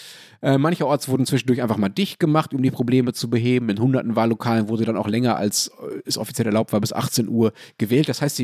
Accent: Berlin, Germany; Das ist als Berliner natürlich irgendwie bitter, klar.

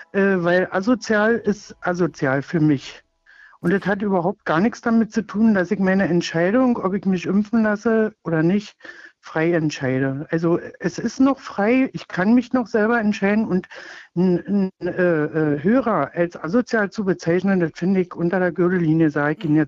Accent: East Germany, Germany; Also früher, ich bin nur in der DDR aufgewachsen

